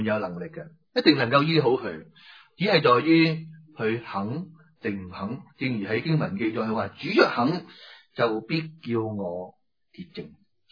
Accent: Hong Kong; 对于我哋香港人嚟讲，

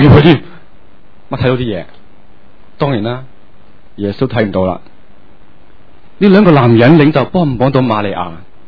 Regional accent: China; 唔同我哋中国人嘅墓穴

